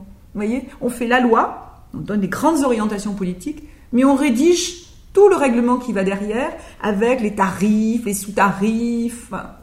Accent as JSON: {"language": "French", "town": "Marseille", "region": "Provence-Alpes-Côte d'Azur", "country": "France", "said": "Je suis marseillaise, donc je représente la région, la grande région sud-est au Parlement européen."}